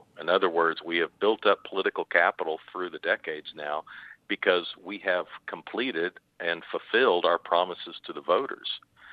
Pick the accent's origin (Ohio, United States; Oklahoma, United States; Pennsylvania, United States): Oklahoma, United States; Oklahoma City; When I was growing up in Oklahoma City, most of my high school classmates and college classmates ultimately left